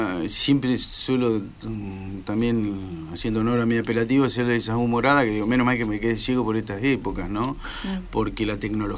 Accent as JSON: {"language": "Spanish", "town": "Lincoln", "region": "Buenos Aires Province", "country": "Argentina", "tie": "born or raised there", "said": "En mi pueblo, Lincoln, allí, bueno, era insoportable."}